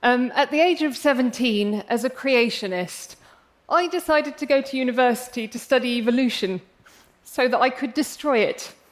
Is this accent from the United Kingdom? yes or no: yes; England, United Kingdom; But on the inside, I'm really English, so everybody irritates me. It's true. And the thing is, my family are Arab from Yemen.